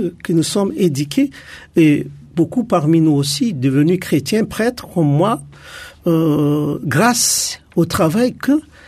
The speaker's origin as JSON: {"language": "French", "country": "Madagascar", "lives_now": "Réunion", "said": "Je suis originaire de Madagascar, qui sort de 4 grandes tribus de Madagascar. Du Nord, Sakala, Vantakar, des Mernes, et des Betsileo et des Antechaks."}